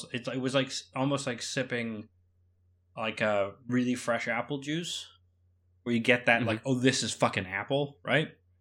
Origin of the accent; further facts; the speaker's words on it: Calgary, Alberta, Canada; these guys are based in Edmonton, the city nearest to my hometown, which was weird. I'm like, oh yeah, I'm a Calgary boy.